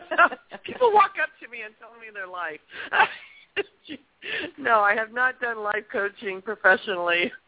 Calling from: California, United States; from California.

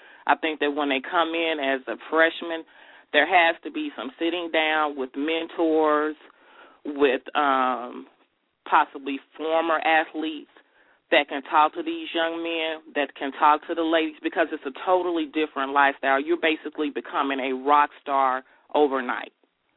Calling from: Richardson, Texas, United States; I'm calling from Richardson, Texas.

